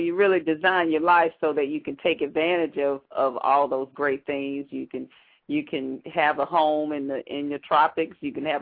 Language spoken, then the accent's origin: English; the South, United States; We come from the South, and sometimes we pronounce things like the potato and potato and tomato and tomato.